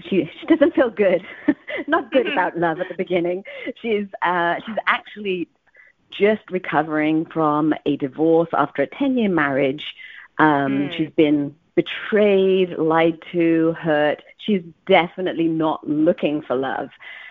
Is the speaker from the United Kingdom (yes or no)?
yes; England, United Kingdom; moved away as an adult; now in Canada; And in case you can't guess, I'm originally from England. And I live in Canada. I've actually lived the last half of my life in Canada.